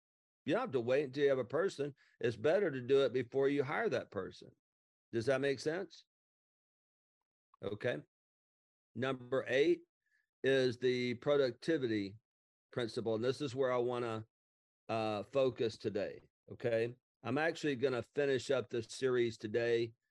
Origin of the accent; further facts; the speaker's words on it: Alabama, United States; Now, even though I'm from Lower Alabama